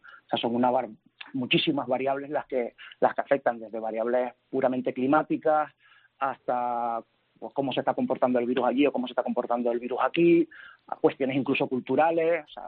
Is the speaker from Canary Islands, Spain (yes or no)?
yes; Canary Islands, Spain; yo soy canario, de islas menores de mi comunidad autónoma